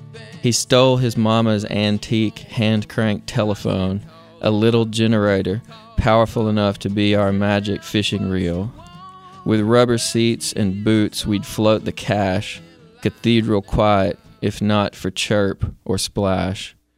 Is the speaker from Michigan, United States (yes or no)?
no; Pumpkin Bend, Arkansas, United States; there's certainly no one like that living down the street from you when you're growing up in Pumpkin Bend, Arkansas, except Johnny.